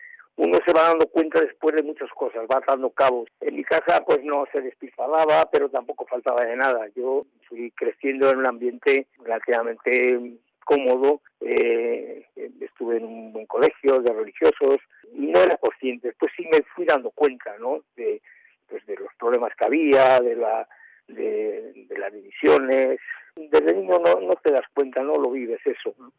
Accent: Madrid, Community of Madrid, Spain; Éramos cuatro hermanos. Yo nací en Madrid, en la Ronda de Atocha.

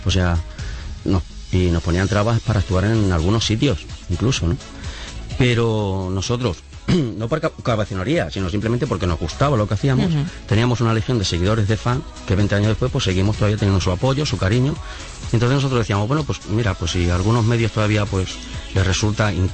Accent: Madrid, Community of Madrid, Spain; Bueno, yo soy madrileño, pero vamos a ver, yo mi padre es asturiano, y mi madre es extremeña.

